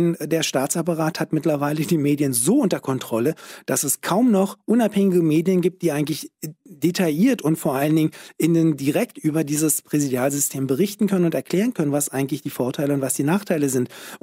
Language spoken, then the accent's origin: German; Berlin, Germany; Ich war 6 Monate, als mein Vater nach Deutschland gekommen ist und hat dann meine Mutter und mich, als ich 14 Monate war, nach Berlin geholt. Ich bin Berliner, kann ich ganz direkt sagen. Ich bin aber aus einem sehr konservativen und sehr religiösen Elternhaus groß geworden.